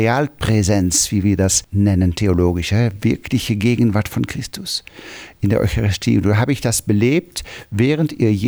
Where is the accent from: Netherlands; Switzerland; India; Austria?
Netherlands; German is a second language; ich bin Holländer